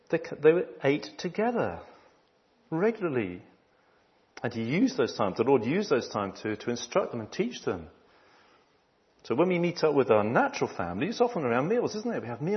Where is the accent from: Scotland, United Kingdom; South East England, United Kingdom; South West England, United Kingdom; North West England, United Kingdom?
South East England, United Kingdom; And I think as Southern English people, our home is what? Our castle.